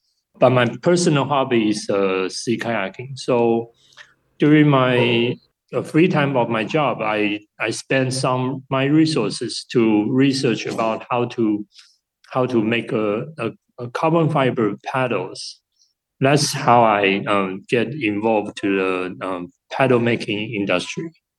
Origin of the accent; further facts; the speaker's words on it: Taiwan; I'm from Taiwan.